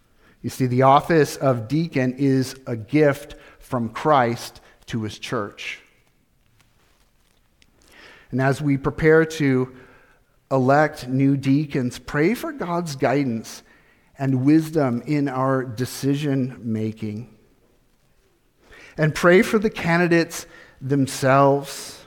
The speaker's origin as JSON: {"language": "English", "region": "California", "country": "United States", "tie": "born or raised there", "said": "I grew up in Southern California. One thing that's very unique about that area of the country is that there are a lot of theme parks."}